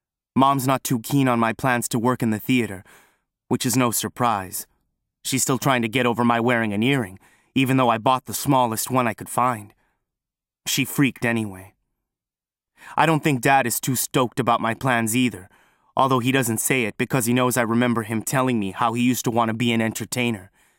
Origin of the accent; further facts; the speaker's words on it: New York City, New York, United States; born there; I know exactly who I am. And no matter what anybody says, I know I was born in New York City for a reason.